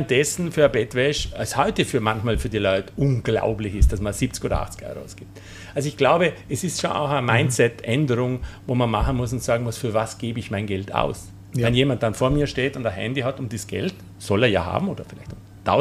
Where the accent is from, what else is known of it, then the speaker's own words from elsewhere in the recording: Vorarlberg, Austria; und das darf ich als Vorarlberger sagen